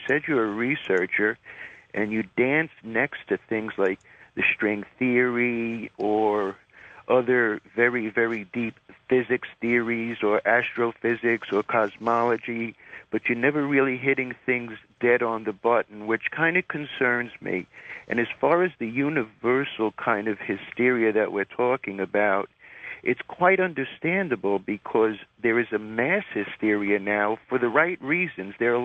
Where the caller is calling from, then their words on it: Montreal, Quebec, Canada; Hi, this is … calling from Montreal.